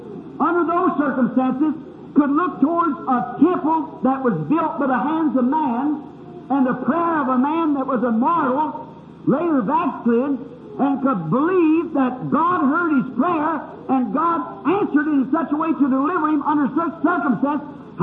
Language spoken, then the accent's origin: English; Southern United States, United States; I'm a Southerner, I'm slow, and I just can't think of it too fast.